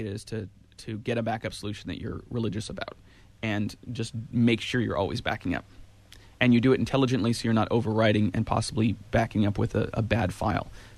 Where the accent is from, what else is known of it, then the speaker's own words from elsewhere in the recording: Ben Lomond, California, United States; From my hometown of Ben Lomond, Aya, welcome.